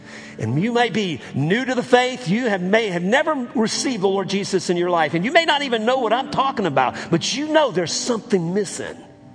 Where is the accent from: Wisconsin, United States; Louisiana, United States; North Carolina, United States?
Louisiana, United States; New Orleans; You know, I grew up in New Orleans, Louisiana, and as a kid, we loved Mardi Gras.